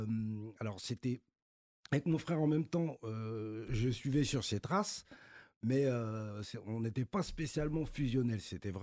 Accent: Champigny-sur-Marne, Île-de-France, France; Alors, moi, je viens de Champigny, cité du Bois-l'Abbé.

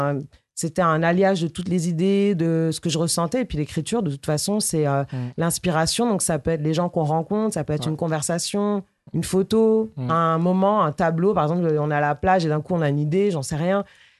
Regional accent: Paris, Île-de-France, France; Eh ben, je viens de Paris.

